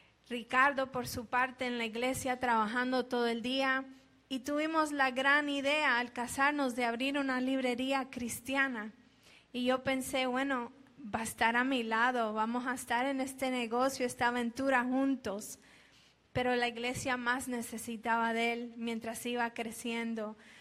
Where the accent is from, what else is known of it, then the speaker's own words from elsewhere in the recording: Colombia; Quiero contarles de dónde soy, colombiana. Y bueno, yo nací en una iglesia. Literalmente nací en la iglesia porque mi mamá dio a luz en la iglesia mientras mi papá predicaba.